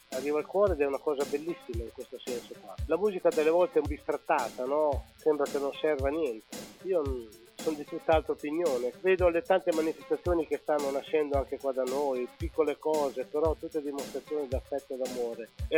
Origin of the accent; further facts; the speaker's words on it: Novi di Modena, Emilia-Romagna, Italy; born there; ieri mattina sono stato al mio paese natale, che è Novi di Modena, dove vive ancora mia mamma, vive a casa mia, chiaramente, dove vive mio fratello.